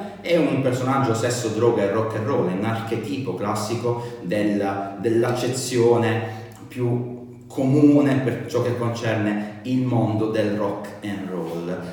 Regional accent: Apulia, Italy; Enzo Rizzi, che è un autore tarantino della mia terra, la Puglia.

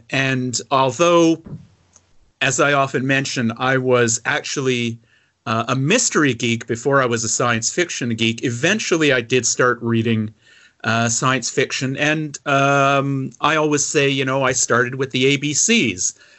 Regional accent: Toronto, Ontario, Canada; Well, so I'm Toronto born and bred.

